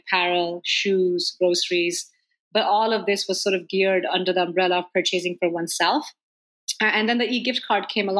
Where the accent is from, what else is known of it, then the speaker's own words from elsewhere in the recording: northern India, India; I was born and raised in India to parents who were both mom and dad who were scientists.